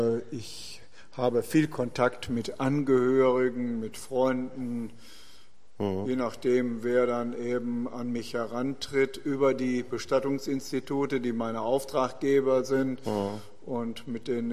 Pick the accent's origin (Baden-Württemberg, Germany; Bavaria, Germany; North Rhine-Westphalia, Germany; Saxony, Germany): North Rhine-Westphalia, Germany; Oberhausen; Ich komme aus Oberhausen.